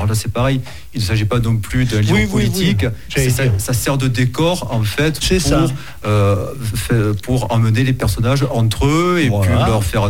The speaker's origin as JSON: {"language": "French", "town": "Miramas", "region": "Provence-Alpes-Côte d'Azur", "country": "France", "tie": "born or raised there", "said": "Alors, je suis né et j'ai grandi à Miramas, dans les Bouches du Rhône."}